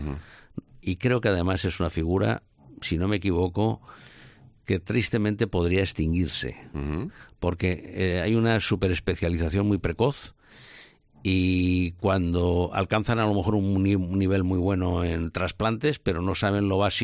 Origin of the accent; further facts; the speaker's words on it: Valencia, Valencian Community, Spain; soy valenciano de nacimiento, nací en el 51 aquí en Valencia, uh-huh. Y siempre he vivido aquí en el centro de Valencia.